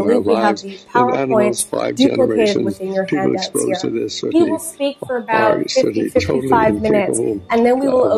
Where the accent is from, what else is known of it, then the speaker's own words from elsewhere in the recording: Canada; now in United States; As a Canadian, I came here to the United States to practice law